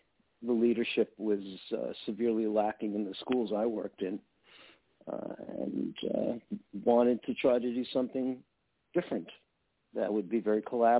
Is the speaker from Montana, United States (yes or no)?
no; New York, United States; accent: New York; Yes, I'm from New York. Born and raised, went to school there, and spent a good portion of my life there.